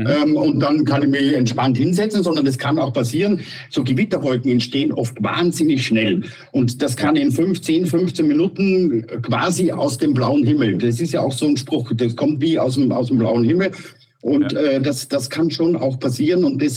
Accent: Austria; als Österreicher

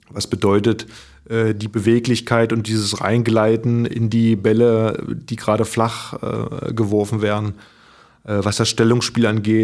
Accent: Magdeburg, Saxony-Anhalt, Germany; Ich komme aus Magdeburg, wo man mit sehr starken Emotionen den Handball begleitet hat

